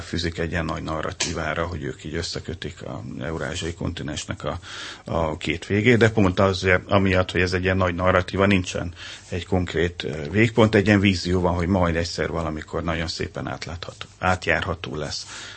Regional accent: Hungary; mi magyarok vagyunk

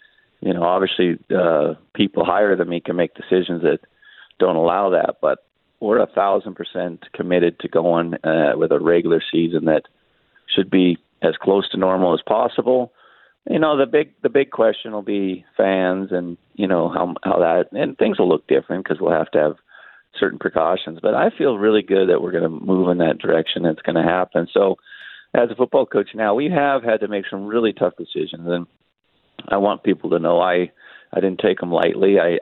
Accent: Montana, United States; I'm from Montana, so that's right.

